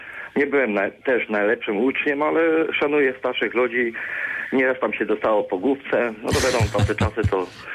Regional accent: Międzyrzecz, Lubusz Voivodeship, Poland; Znaczy jestem z Międzyrzecza i już jestem kupę po szkole podstawowej, tam zawodowej.

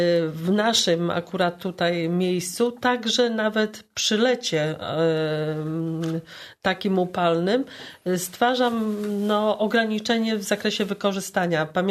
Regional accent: Zielona Góra, Lubusz Voivodeship, Poland; Ja jestem rodowitą zielonogórzanką. W tej okolicy mieszkałam w młodości, chodziłam do szkoły. Teraz też akurat mieszkam niedaleko amfiteatru

